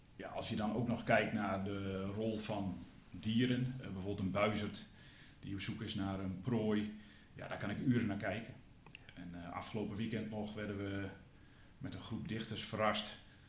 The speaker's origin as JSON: {"language": "Dutch", "region": "Friesland", "country": "Netherlands", "said": "En als Fries zijn we natuurlijk dol op de kou."}